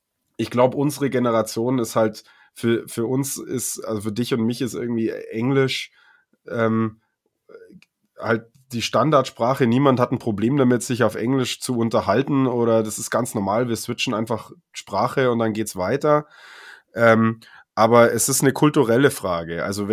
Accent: Munich, Bavaria, Germany; born there; bin in München geboren, aber walisische Eltern, walisischer Dad.

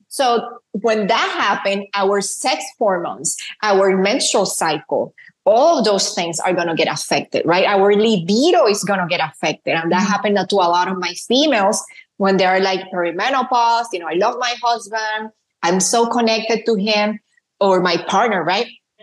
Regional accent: Puerto Rico; now in United States; I moved from Puerto Rico, a country that have a lot of sun exposure. I was always, you know, surrounded with my vitamin D levels probably were really good. But back then I didn't know. Right. So then I moved to Illinois.

